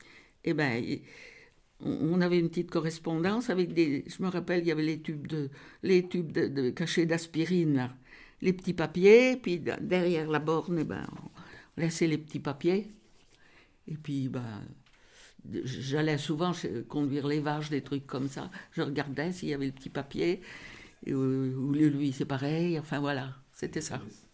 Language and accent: French; Le Martinat, France; J'ai 90 ans. Je suis née ici, au Martinat, le village, quoi. Et j'ai toujours habité ici.